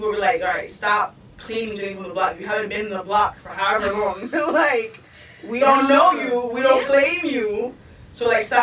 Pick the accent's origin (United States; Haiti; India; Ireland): Haiti; I'm from Haiti. I'm not from here.